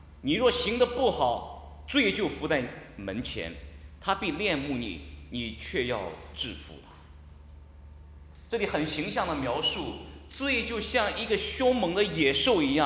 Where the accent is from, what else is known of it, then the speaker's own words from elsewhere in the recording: Qingdao, Shandong, China; accent: Qingdao; 我这个有时候讲几句青岛话，不知道大家能不能听得懂。